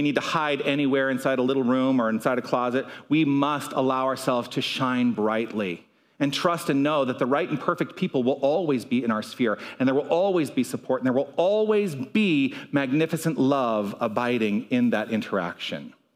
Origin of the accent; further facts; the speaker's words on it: Tucson, Arizona, United States; But I think about, you know, growing up here in Tucson. I was born and raised here in Tucson.